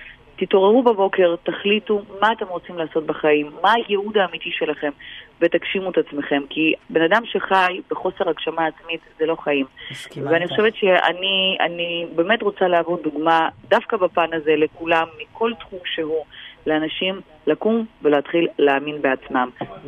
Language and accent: Hebrew; Odesa, Odesa Oblast, Ukraine; בתור ילדה קטנה שנולדה באודסה, שבאוקראינה, למשפחה שאימא שלה הייתה מנהלת קונסרבטוריון מוזיקאית, ולמשפחה מאוד מאוד משכילה, שלמדתי סנטר ולמדתי מוזיקה גם אני בתור ילדה, והייתי מתמידה להגיע לבית האופרה באודסה